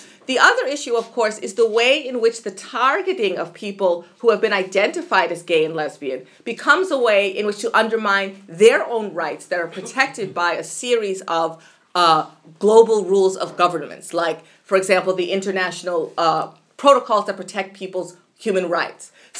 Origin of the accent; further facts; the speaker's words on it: South Africa; So are my rights as a South African citizen going to be undermined by, you know, my belongingness to a particular culture as a female?